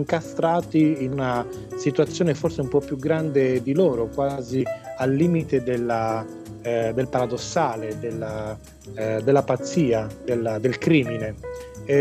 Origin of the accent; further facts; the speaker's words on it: Sardinia, Italy; una storia ambientata in Sardegna, dalle nostre parti, nel Cagliaritano